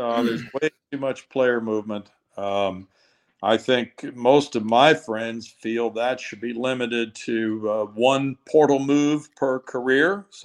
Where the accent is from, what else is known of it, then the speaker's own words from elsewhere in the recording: Missouri, United States; And I was growing up in Missouri then, and I was a Cardinal fan